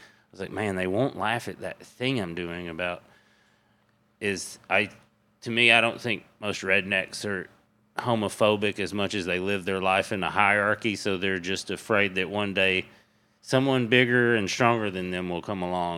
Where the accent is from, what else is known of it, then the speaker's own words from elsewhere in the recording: Crossville, Tennessee, United States; East Tennessee, Crossville, Tennessee.